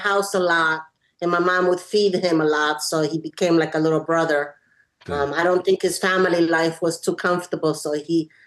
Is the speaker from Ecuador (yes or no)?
yes; Ecuador; Yeah, we're from Ecuador. My stepdad was from Cuba.